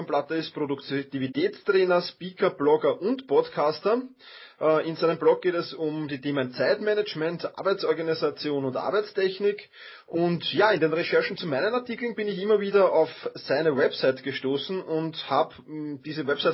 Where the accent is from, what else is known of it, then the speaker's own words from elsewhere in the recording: Vienna, Austria; Ich bin Wiener.